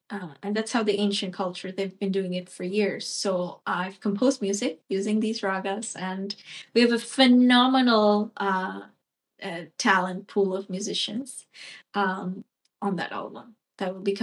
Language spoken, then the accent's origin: English; India; born there; Definitely summer. I was born in India.